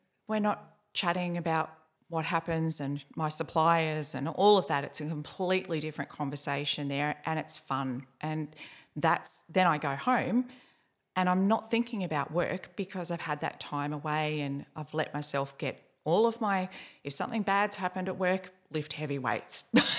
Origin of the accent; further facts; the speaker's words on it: Swan Hill, Victoria, Australia; also born or lived in Gold Coast; So he started off as a carpet layer in Swan Hill. We come from Swan Hill.